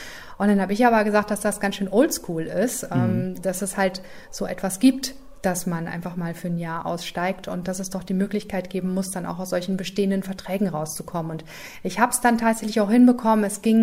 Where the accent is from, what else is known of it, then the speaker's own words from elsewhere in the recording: Germany; ich komme aus Deutschland, ich bin gerne in Deutschland, ich komme auch gerne zurück.